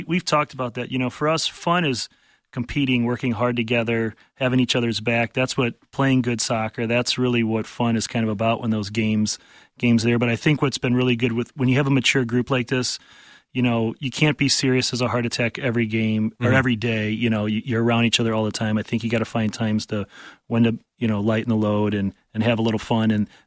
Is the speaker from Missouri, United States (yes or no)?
yes; St. Louis, Missouri, United States; I grew up in St. Louis, so